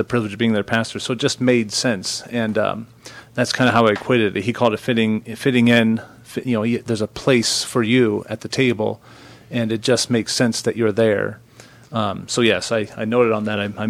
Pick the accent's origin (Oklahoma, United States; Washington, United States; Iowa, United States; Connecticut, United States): Washington, United States; Spokane; even though I grew up in Spokane, the frenetic pace of life of the big city of Spokane is